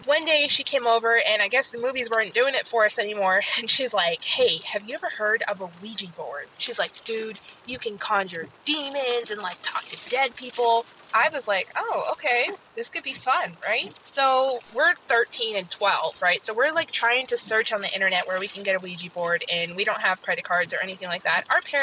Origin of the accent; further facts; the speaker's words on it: Seattle, Washington, United States; I'm from Seattle, Washington.